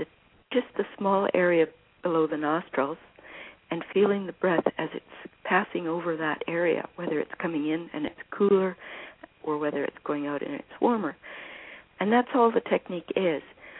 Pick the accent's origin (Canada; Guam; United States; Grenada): Canada; Well, I'm from Canada. And I actually studied art in Europe, so I'm coming from an artistic background.